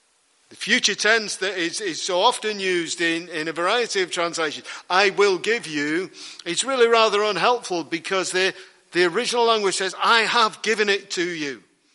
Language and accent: English; Liverpool, North West England, United Kingdom; I'm originally from Liverpool.